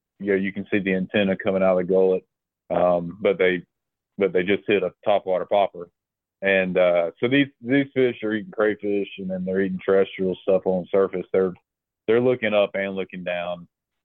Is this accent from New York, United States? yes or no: no; Dothan, Alabama, United States; I grew up in Dothan, Alabama, and I mean, gnats and mosquitoes were always a thing.